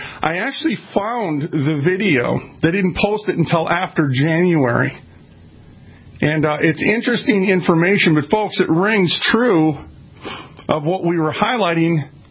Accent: Minneapolis, Minnesota, United States; You know, I'm from North Minneapolis. It's kind of the hood in North Minneapolis, okay? And I'm from North Minneapolis, and it's a part of Minneapolis.

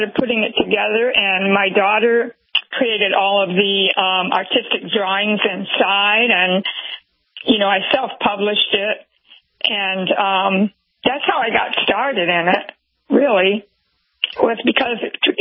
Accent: Ohio, United States; I grew up in Ohio, and I ended up in Florida, thankfully.

